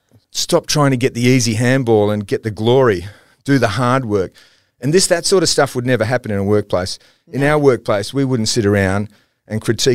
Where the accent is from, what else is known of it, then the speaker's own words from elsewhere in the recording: Canberra, Australian Capital Territory, Australia; And I was from Canberra, so I was sort of in the middle.